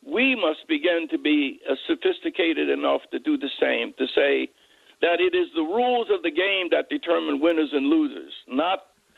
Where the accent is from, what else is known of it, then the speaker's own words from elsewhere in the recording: Philadelphia, Pennsylvania, United States; If you were to ride down Washington, my hometown of Philadelphia